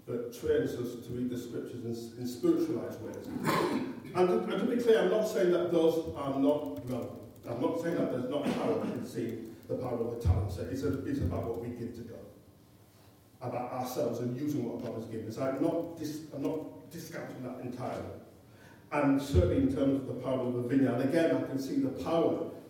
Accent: England, United Kingdom; But of course, we're English, like, we don't do that kind of impolite kind of way.

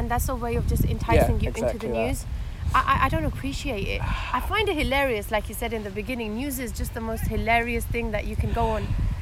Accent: London, United Kingdom; This is just near my hometown, right? So this is in Uxbridge.

